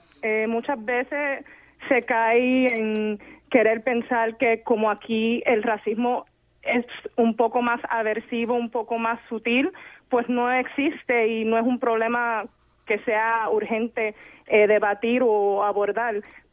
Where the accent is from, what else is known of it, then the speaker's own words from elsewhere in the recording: United States; now in Canada; yo me crié en los Estados Unidos